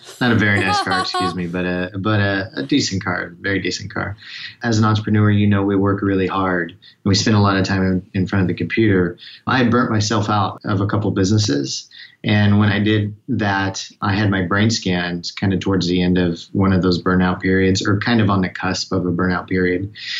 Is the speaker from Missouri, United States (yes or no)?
yes; Missouri, United States; because I grew up in Missouri and I grew up around a blue collar and farming family.